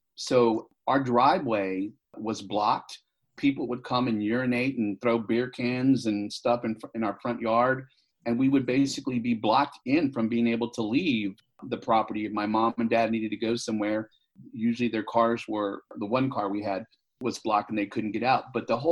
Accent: Austin, Texas, United States; I grew up on Rivery Street in East Austin, near Town Lake, now called Lady Bird Lake, and my parents bought a house in 1968 on Riverview Street for $5,600.

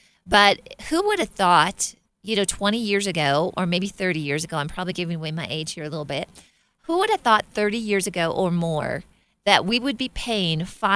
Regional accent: Minnesota, United States; I'm from Minnesota, so we would say, you know, make hay while the sun is shining.

